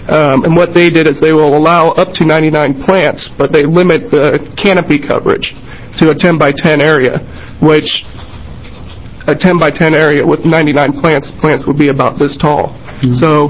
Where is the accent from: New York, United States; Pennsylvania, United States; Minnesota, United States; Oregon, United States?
Oregon, United States; Eugene; I'm from Eugene.